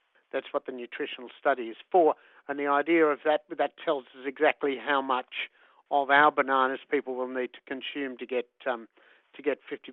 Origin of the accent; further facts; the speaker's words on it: Queensland, Australia; We had bananas growing up in North Queensland with over 70.